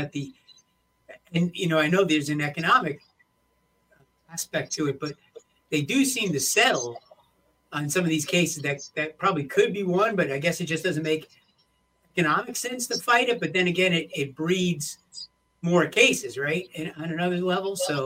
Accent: New Jersey, United States; I grew up in New Jersey and I went there many, many, many, many times.

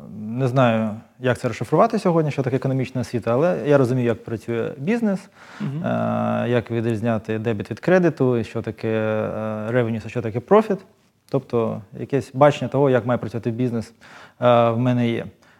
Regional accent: Odesa, Odesa Oblast, Ukraine; also born or lived in United States / United Kingdom; Я з Одеси. Народився і виріс в Одесі, так само, як і 5 поколінь моїх пращурів одеських. Але працював і жив в різних країнах світу. В США, в Великобританії, в Україні.

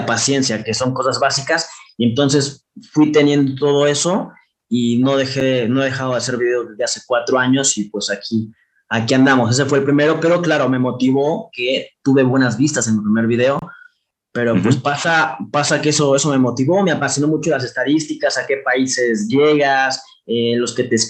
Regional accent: Morelos, Mexico; soy de Morelos, acá vivo

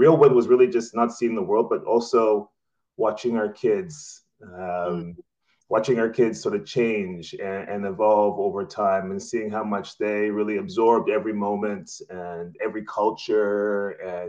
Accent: Ottawa, Ontario, Canada; also born or lived in Vancouver, Canada; So a little bit about me. I grew up in Ottawa

